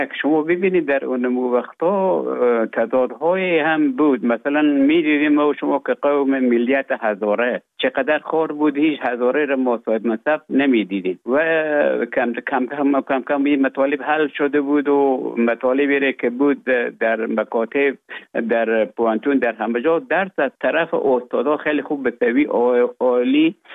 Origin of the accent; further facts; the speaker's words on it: Afghanistan; moved away as an adult; also born or lived in Russia; now in Finland; تا زمانی که ببخشن طالبو آمدن من در افغانستان بودم. بعد از ای که از افغانستان طالبو آمدن به اوج گذاره ما کمک مشکل بود و آمدم به طرف های روسیه و از روسیه آمدم به ایجه بفنلان.